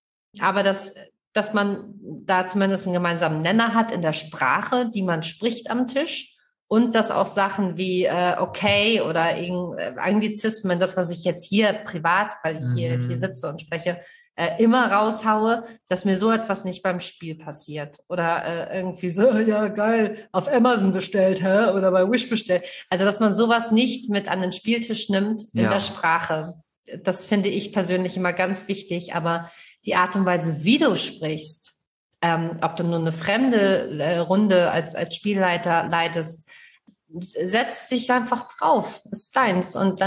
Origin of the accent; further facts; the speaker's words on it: Kiel, Schleswig-Holstein, Germany; ich komme aus Kiel. Ich sage immer eher so hänge es und träge es.